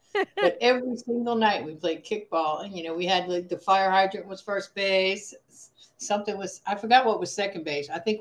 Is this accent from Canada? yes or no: no; Deer Park, New York, United States; also born or lived in Rockville Centre, New York; Well, I was born in Rockville Center, New York, but I grew up in Deer Park, New York. Long Island.